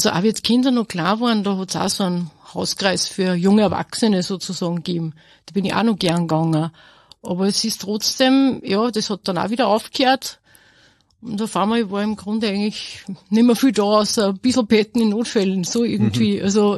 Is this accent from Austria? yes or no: yes; Asten, Upper Austria, Austria